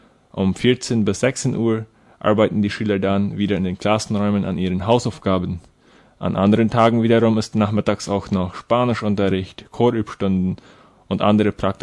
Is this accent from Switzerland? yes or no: no; Menno Colony, Boquerón, Paraguay; ich bin 24 Jahre alt und ich komme aus der Kolonie Menno.